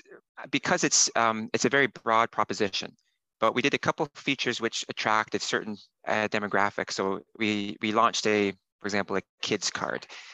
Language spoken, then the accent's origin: English; Canada; moved away as an adult; now in United Kingdom; I'm from Canada. I moved to the UK about 15 years ago